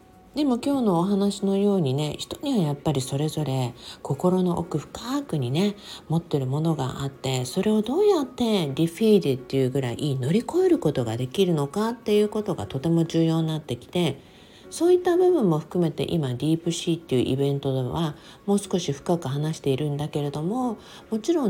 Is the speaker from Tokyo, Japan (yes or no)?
no; Okinawa, Japan; 私は沖縄生まれ沖縄育ちなので、常にもう晴天みたいな